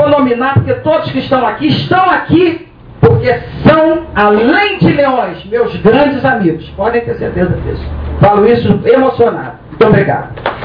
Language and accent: Portuguese; Rio de Janeiro, Brazil; born there; also born or lived in Petrópolis; Eu só não sou petropolitana porque por um dia eu nasci lá no Rio de Janeiro. Fui levado daqui para nascer lá.